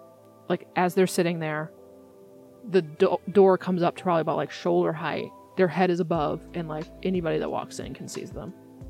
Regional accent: Massachusetts, United States; I'm from Massachusetts.

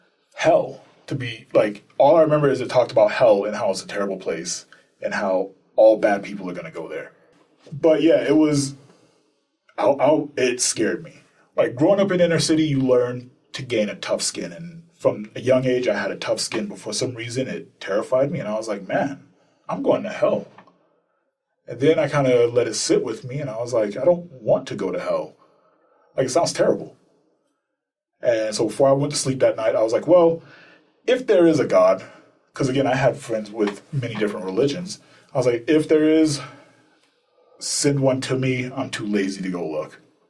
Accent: Queens, New York, United States; now in Boston, United States; Yeah, I'm originally from New York, Queens. I got into a lot of trouble growing up, and so my parents were like, hey, let's move to Boston for better schools.

